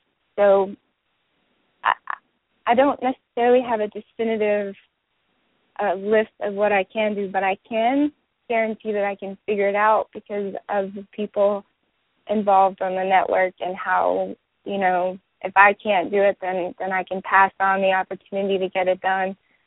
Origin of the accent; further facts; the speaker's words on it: Memphis, Tennessee, United States; born there; now in Arlington, United States; I was born in Memphis, and I've lived in Arlington in the same house now for 15 years.